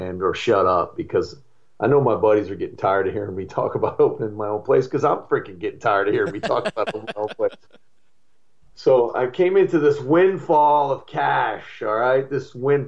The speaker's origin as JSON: {"language": "English", "town": "Fort Lauderdale", "region": "Florida", "country": "United States", "tie": "born or raised there", "also_born_or_lived": "Chicago, United States", "said": "I grew up down there. I was born in Chicago, but I grew up in Fort Lauderdale, and restaurant business was great down there."}